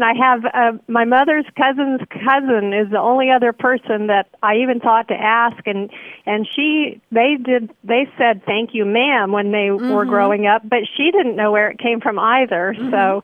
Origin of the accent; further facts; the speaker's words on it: Indiana, United States; No, well, I grew up in Indiana, but all my family is from the Northeast, and this is this part of the family from the White Mountains of New Hampshire, actually.